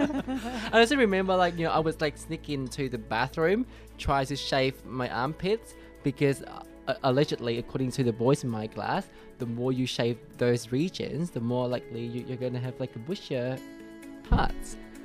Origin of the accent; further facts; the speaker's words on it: Vietnam; because I grew up in Vietnam